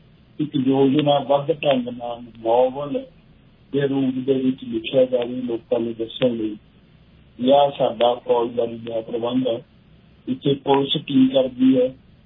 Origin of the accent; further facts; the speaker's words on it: Bhotna, Punjab, India; ਮੇਰਾ ਜਨਮ 1952 ਦਾ ਬਰਨਾਲੇ ਕੋਲੇ ਪਿੰਡ ਦਾ ਭੋਤਨਾ